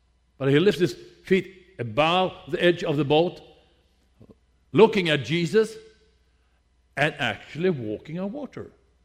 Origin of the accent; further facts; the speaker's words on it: Sweden; English is a second language; now in United States; We come from Sweden, my wife and I.